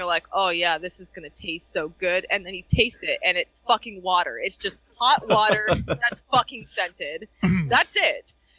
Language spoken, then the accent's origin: English; Canada; I'm Canadian.